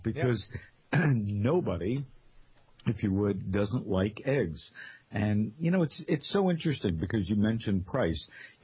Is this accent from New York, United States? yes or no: no; New Jersey, United States; I grew up in New Jersey, in a little Italian town in New Jersey, just north of Newark